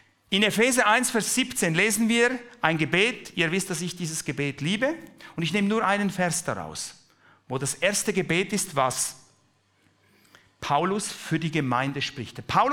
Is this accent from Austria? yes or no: no; Switzerland; Ich bin ein Schweizer und lebe mein ganzes Leben in der Schweiz.